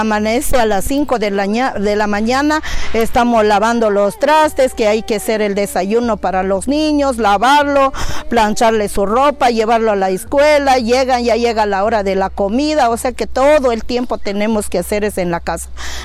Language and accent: Spanish; San Baltasar Chichicapam, Oaxaca, Mexico; soy aquí de San Baltasar, Chichicapan.